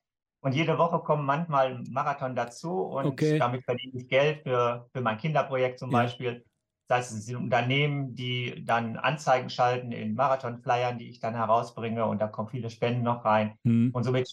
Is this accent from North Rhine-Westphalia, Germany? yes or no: yes; North Rhine-Westphalia, Germany; born there; now in Duisburg, Germany; Also ich komme mal gebürtig aus Münsterland.